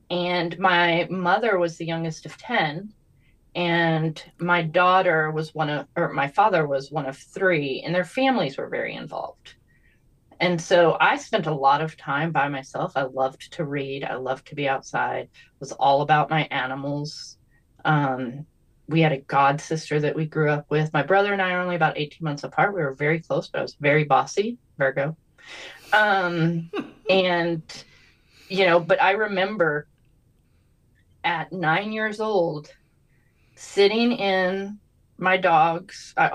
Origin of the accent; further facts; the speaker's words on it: Lubbock, Texas, United States; also born or lived in New Mexico; I grew up in Texas and New Mexico. So, we cover half of the continental United States. And my summers growing up, we primarily lived in the country, except for when I was really young. And the area I'm from in Texas is the Panhandle. And around Lubbock, Texas